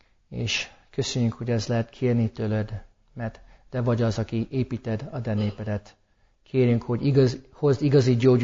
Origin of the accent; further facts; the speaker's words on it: St. Louis, Missouri, United States; én éppen St. Louisban nőttem fel